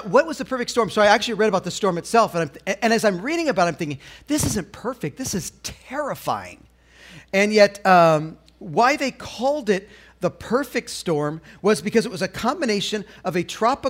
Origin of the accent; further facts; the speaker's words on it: Arizona, United States; And the in-laws are here from Arizona. We're here from Arizona.